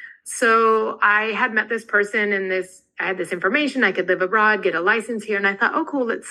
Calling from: Porto, Norte, Portugal; I'm in Porto, Portugal.

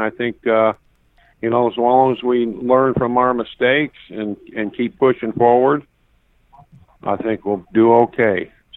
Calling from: Hawaii, United States; Mr. Black, I'm calling from Hawaii.

